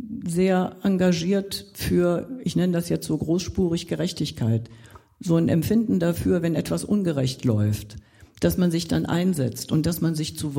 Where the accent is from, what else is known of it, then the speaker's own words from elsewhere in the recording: Cologne, North Rhine-Westphalia, Germany; also born or lived in Bavarian Forest; Ich bin im Bayerischen Wald teilweise aufgewachsen, aber im Wesentlichen in Köln, weil mein Vater war eben in Köln beim Sinfonieorchester des WDR